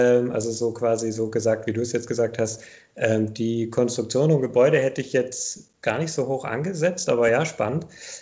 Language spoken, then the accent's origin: German; Kiel, Schleswig-Holstein, Germany; also born or lived in Greece; Genau, ich bin aus Kiel, aus dem hohen Norden